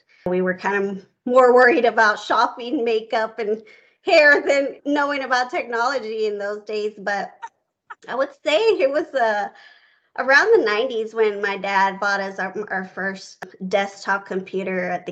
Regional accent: Houston, Texas, United States; So I grew up in Houston, Texas.

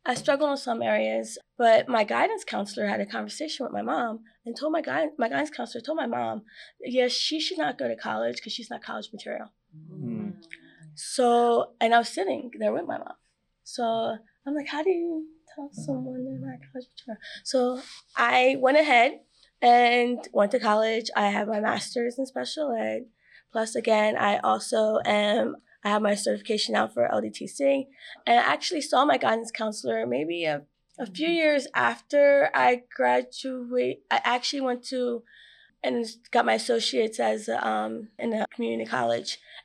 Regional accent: New Jersey, United States; and I am from Salem County.

